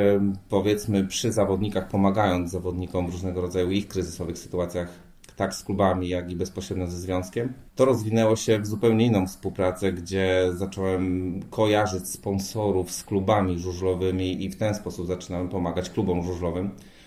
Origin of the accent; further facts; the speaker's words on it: Leszno, Greater Poland Voivodeship, Poland; ja pochodzę z Leszna.